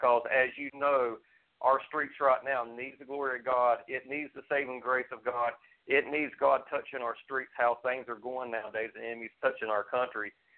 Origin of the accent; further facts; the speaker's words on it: May, North Carolina, United States; we actually invited Dave and Patty Loggie down to May, North Carolina, which is actually my hometown.